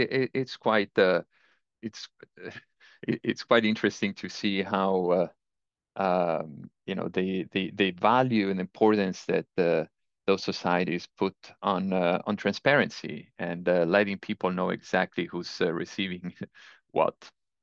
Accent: Italy; Less told is the story of the Italian peninsula, my home country

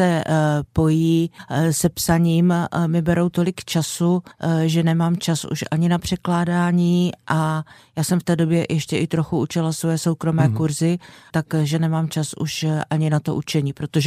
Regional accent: Valašské Meziříčí, Zlín Region, Czechia; also born or lived in Hranice; já celý život žiju ve Valašském Meziříčí, ale v tom roce, kdy já jsem se narodila, ještě nebyla ve Valašském Meziříčí porodnice

